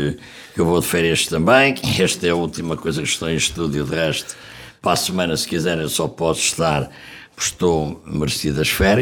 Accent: Coimbra, Portugal; eu sou de Coimbra, sou uma desgraça, eu sou conimbricense daqueles 7 costados.

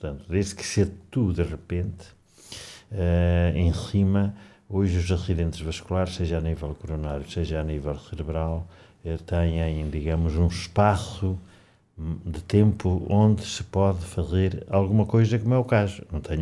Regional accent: Centro, Portugal; Se eu estivesse na minha aldeia, ali na zona do Caramulo

